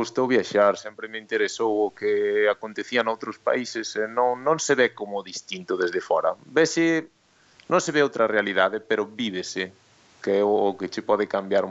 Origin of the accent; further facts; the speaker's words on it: Galicia, Spain; now in Madrid, Spain; Eu son galego, eu para voltar para Madrid, porque me leva a ir a casa dun sitio ou do outro